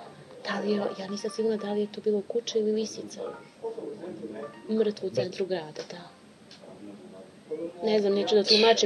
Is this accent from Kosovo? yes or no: yes; Pristina, Kosovo; now in Kraljevo, Serbia; Mi smo prešli iz Prištine u dalje, u užu Srbiju, 99. godine. Krajem 99. godine.